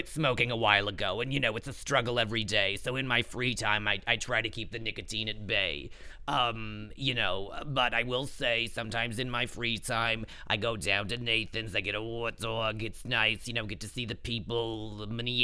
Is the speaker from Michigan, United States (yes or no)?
no; Long Island, New York, United States; accent: New York; now in New York City, United States; as if they couldn't tell by my lovely New York accent. I'm from Long Island originally, but I live in the city.